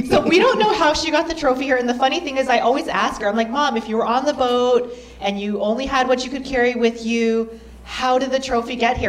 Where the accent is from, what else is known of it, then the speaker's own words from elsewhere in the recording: New Orleans, Louisiana, United States; I was born and raised on the West Bank at the Edward Aber Hospital, which is now then a Navy hospital, and now a defunct hospital.